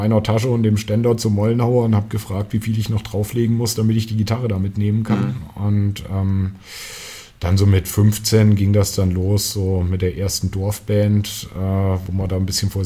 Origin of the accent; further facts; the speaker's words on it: Fulda, Hesse, Germany; born there; Ich bin in Fulda